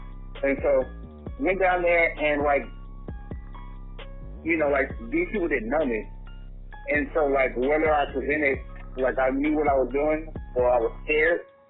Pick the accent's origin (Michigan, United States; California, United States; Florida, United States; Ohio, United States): California, United States; Oakland; We grew up in Oakland, and so, like, you can expect that if you go to a house party